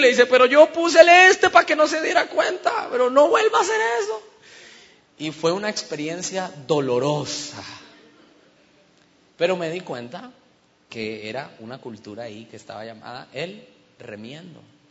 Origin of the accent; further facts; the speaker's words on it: Colombia; Fui a la casa de mi abuelo hace como unos 5 años, allá a Colombia. Yo soy de Colombia